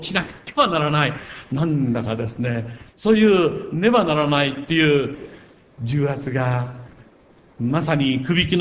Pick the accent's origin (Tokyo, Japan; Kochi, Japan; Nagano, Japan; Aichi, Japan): Kochi, Japan; 私の同郷の高知県出身の大先輩